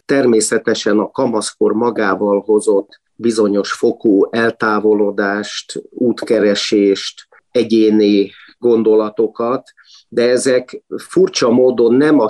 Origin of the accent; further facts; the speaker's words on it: Budapest, Hungary; Budapesti születésű vagyok.